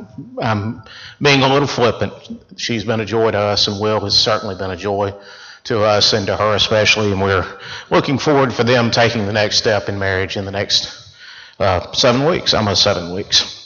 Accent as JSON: {"language": "English", "town": "Montgomery", "region": "Alabama", "country": "United States", "tie": "born or raised there", "said": "I grew up here in Montgomery, Alabama, never strayed far from home."}